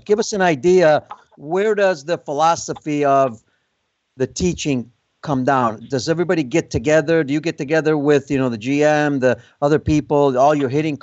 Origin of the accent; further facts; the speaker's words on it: Chicago, Illinois, United States; Of course, I'm biased being from Chicago and having a paisano on the show, another Italian, that makes me even more proud.